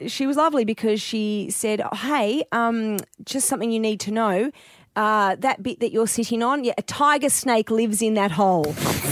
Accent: Wonga Park, Victoria, Australia; I grew up in Wonga Park and Mum is obviously still there on Jumping Creek Road

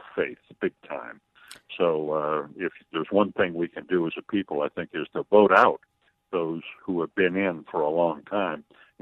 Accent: Illinois, United States; and I'm the guy from Illinois, I'm not moving out of Illinois

